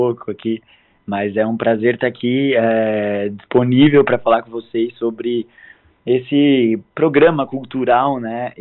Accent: Tubarão, Santa Catarina, Brazil; moved away as an adult; also born or lived in Florianópolis; now in Italy; Eu sou natural de Tubarão. Cresci em Tubarão, fiquei até os meus 18, 19 anos em Tubarão. Depois tive uma passagem em Floripa, em Florianópolis, morei durante 2 anos. E aos 24 anos eu me mudei para a Itália

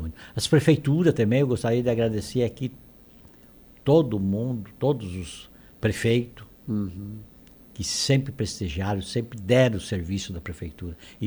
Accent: Urussanga, Santa Catarina, Brazil; Eu sou de Uruçanga.

